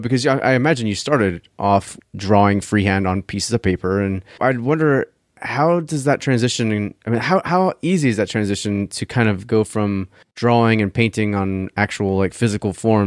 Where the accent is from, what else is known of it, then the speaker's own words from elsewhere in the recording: Melbourne, Florida, United States; I actually grew up in Florida too, but I grew up in Melbourne. So I was just a little bit north of you. Well, a lot north of you.